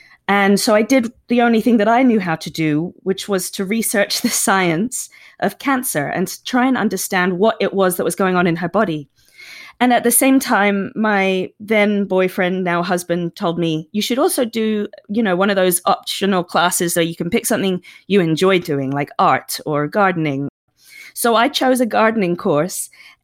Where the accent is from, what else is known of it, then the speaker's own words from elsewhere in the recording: England, United Kingdom; Obviously, I'm from England and that's